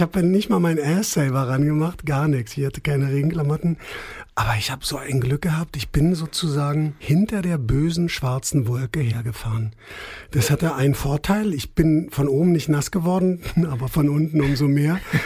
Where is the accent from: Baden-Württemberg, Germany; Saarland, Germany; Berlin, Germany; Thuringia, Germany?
Berlin, Germany; So bin ich aufgewachsen. Ja. Als Berliner.